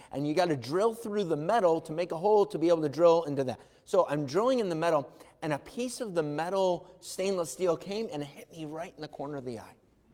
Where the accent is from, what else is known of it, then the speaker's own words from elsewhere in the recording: Irondequoit, New York, United States; now in Brockport, United States; I grew up in Irondequoit. That's, if you don't know, on the east side of town. That's when I got married and moved out to Brockport.